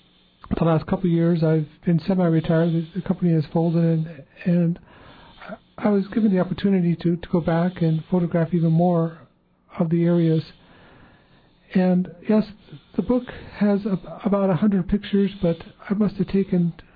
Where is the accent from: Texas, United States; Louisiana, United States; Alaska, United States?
Alaska, United States; Ketchikan; And for me, growing up in Ketchikan during the 70s, it was a tumultuous time, interesting time for the creation of wilderness areas.